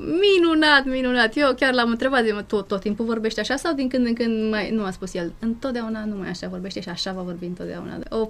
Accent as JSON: {"language": "Romanian", "region": "Bucharest", "country": "Romania", "said": "eu sunt din București."}